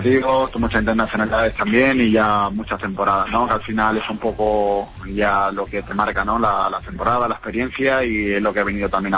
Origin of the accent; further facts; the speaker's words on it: Málaga, Andalusia, Spain; moved away as an adult; also born or lived in Russia / Zaragoza / Vitoria; now in Fuenlabrada, Spain; en estos últimos años salí de Málaga para ir a Rusia y a partir de ahí, pues bueno, no, he ido a Zaragoza, a Vitoria y ahora pues aquí a Fuenlabrada.